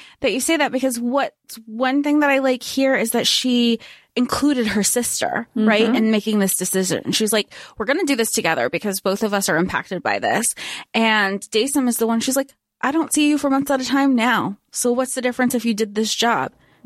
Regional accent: Florida, United States; Growing up in Florida, knowing that that's how you're supposed to shoot a, like an alligator

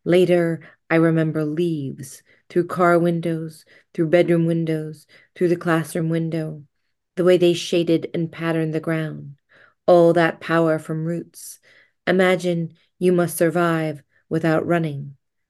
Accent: California, United States; people will ask you where you're from, and you can say California, but then they wait for the other answer.

